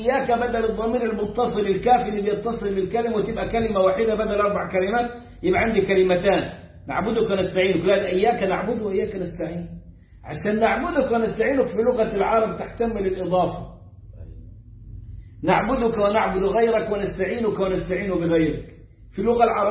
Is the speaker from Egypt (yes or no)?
yes; Upper Egypt, Egypt; أنا صعيدي أهو بقول لك أهو